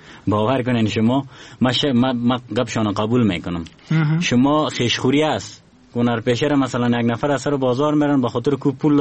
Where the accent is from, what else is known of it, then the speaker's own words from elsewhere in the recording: Afghanistan; ما افغان هستم